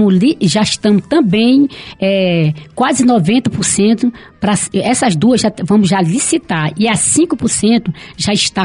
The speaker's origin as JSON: {"language": "Portuguese", "town": "Pinheiro", "region": "Maranhão", "country": "Brazil", "moved": "yes", "lives_now": "Oiapoque, Brazil", "said": "Fui professora no Maranhão. Sou maranhense, de Pinheiro, Maranhão. Vim para Oiapoque, tenho 32 anos de Oiapoque"}